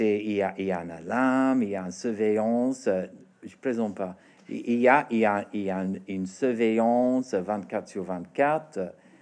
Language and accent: French; Australia; French is a second language; c'est exactement comme une sculpture où j'ai grandi en Australie